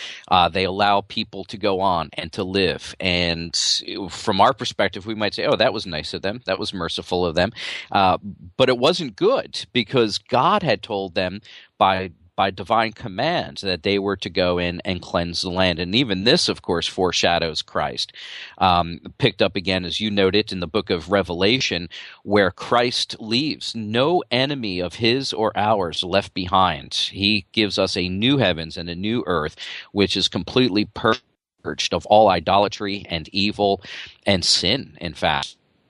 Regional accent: New Jersey, United States; I'm from New Jersey, everybody.

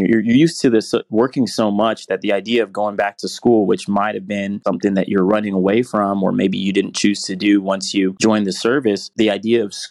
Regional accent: San Diego, California, United States; from San Diego, California, and that's where CCS Global Tech is headquartered. Glad to be back in my hometown.

